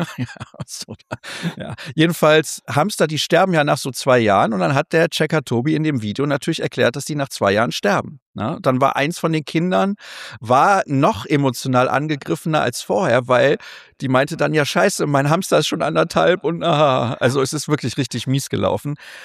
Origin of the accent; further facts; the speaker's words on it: Solingen, North Rhine-Westphalia, Germany; Ich komme aus Solingen.